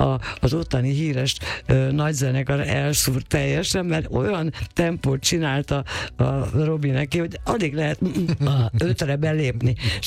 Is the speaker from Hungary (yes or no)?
yes; Sashalom, Budapest, Hungary; Úgyhogy arra odafigyelek, hogy én Sashalmon születtem, és ott laktam 28 évig.